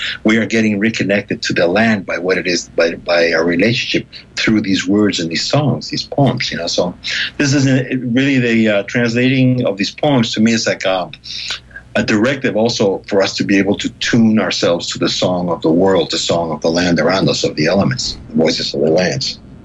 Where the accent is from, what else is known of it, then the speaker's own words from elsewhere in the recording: Guatemala; now in United States; not only growing up in Guatemala, but also moving to the United States and getting alienated by the transplanting of myself to a totally different culture.